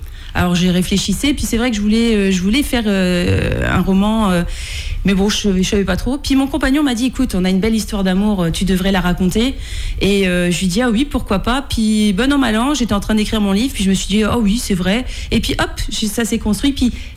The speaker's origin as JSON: {"language": "French", "town": "Poitiers", "region": "Nouvelle-Aquitaine", "country": "France", "tie": "born or raised there", "said": "moi je suis de Pictavienne en fait, je viens de Poitiers à la base, oui. Donc j'ai vécu 30 ans à Poitiers."}